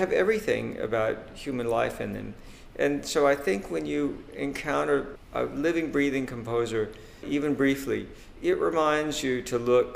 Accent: Mississippi, United States; accent: southern; With my southern accent, yes.

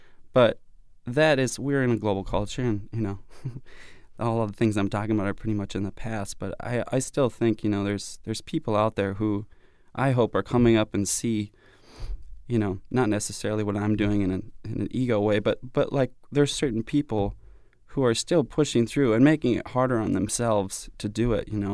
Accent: Minneapolis, Minnesota, United States; also born or lived in Austin, Texas / Los Angeles; I had a great time in Austin and LA, but I didn't know what was going on back home. I had no idea. A couple bands were starting to get out of Minneapolis that people were

